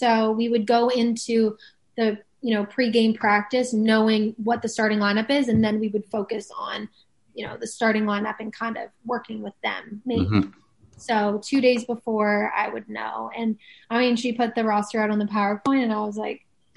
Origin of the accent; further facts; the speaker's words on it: Canada; I grew up in Canada, I didn't grow up in Italy. Yes, my family's from there, but it's different.